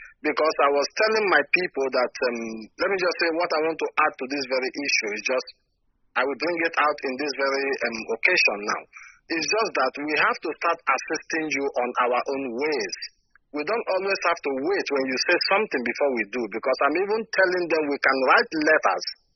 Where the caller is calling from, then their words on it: Germany; Yeah, I'm calling from Germany.